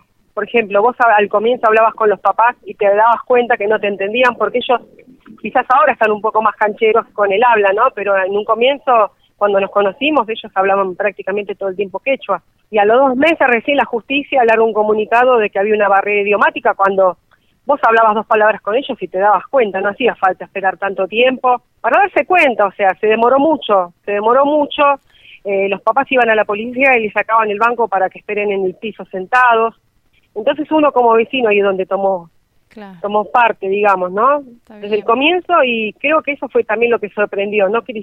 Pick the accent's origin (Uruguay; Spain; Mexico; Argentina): Argentina; Buenos Aires; now in La Paz, Argentina; yo vivo en La Paz, yo soy de Buenos Aires, pero hace 9 años que vivo en La Paz y tengo un comercio frente a la policía de La Paz.